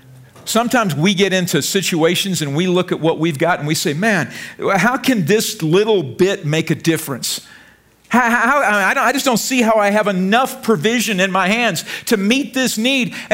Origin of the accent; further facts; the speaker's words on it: United States; And I have great faith in the American people. I'm an American.